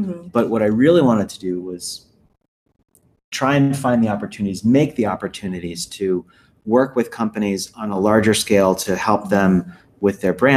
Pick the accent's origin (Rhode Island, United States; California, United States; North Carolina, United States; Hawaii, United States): Rhode Island, United States; Providence; I'm from Providence, Rhode Island.